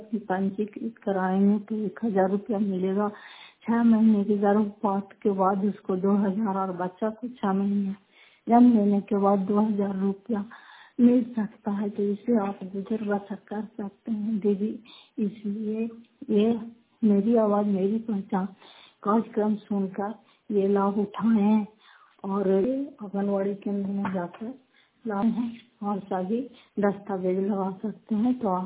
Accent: Fatehpur, Bihar, India; घर फतेहपुर, पंचायत मकौटा, जिला नालंदा, किराया पचरा ब्लॉक की निवासी हूँ।

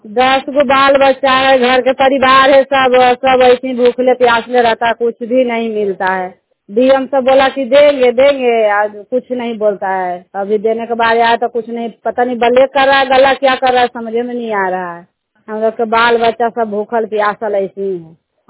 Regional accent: Nalanda, Bihar, India; नालंदा जिला के रहने वाली हूँ। नॉर्थ पंचशील नगर है

